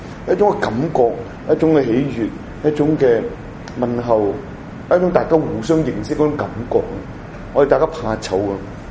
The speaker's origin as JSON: {"language": "Cantonese", "country": "China", "said": "我谂呢个都未必我哋中国人嘅习惯啦"}